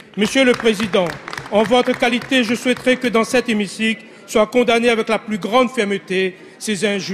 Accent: Réunion, France; En tant que Réunionnais fier de l'être

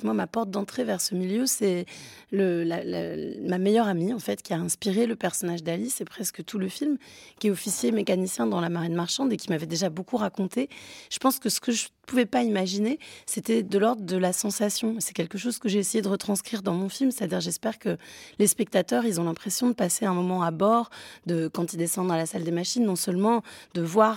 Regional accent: Nantes, Pays de la Loire, France; j'ai grandi à Nantes avant qu'il y ait des grands travaux sur l'île de Nantes

